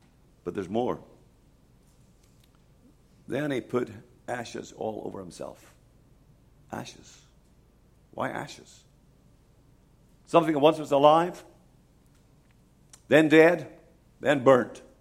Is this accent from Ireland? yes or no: yes; Ireland; Now, I'm Irish. My little town had 5,000 people. And like many European towns, we had a town square.